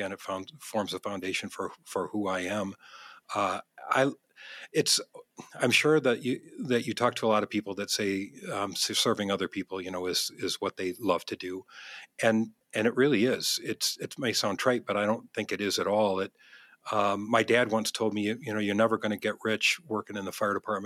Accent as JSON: {"language": "English", "town": "Flint", "region": "Michigan", "country": "United States", "lives_now": "Colorado, United States", "said": "I'm originally from Flint, Michigan. My wife and I moved out to Colorado."}